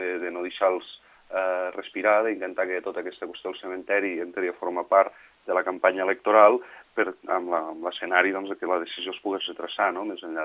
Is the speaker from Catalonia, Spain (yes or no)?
yes; Vandellòs, Catalonia, Spain; jo ho puc dir de primera mà perquè sóc de Vandellòs i aquí també passa una mica el mateix